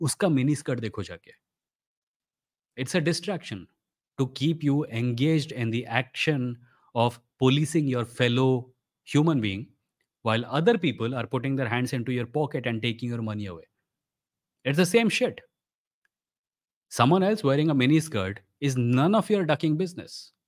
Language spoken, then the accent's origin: English; Odisha, India; now in Mumbai, India; I lived in my home state of Odisha where I was surrounded by Hindu rituals. When I moved to Mumbai